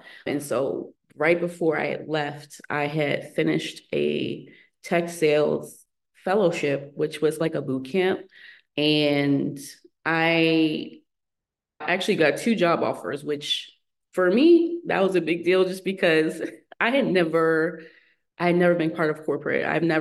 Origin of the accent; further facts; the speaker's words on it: Philadelphia, Pennsylvania, United States; And so I had to leave where I was, come back, go back to my hometown of Philadelphia. I had moved 3 times in 2022.